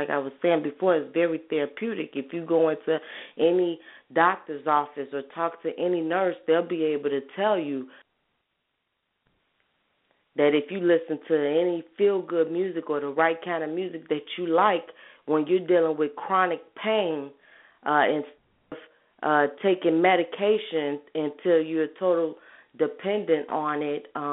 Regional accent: Chicago, Illinois, United States; And like I was saying earlier, I'm from Chicago, and it just troubles me

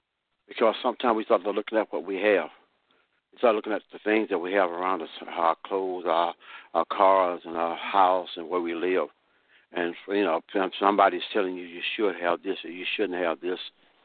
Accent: Texas, United States; I'm going to tell you because I grew up down in East Texas, and I know in the farmland of East Texas down there

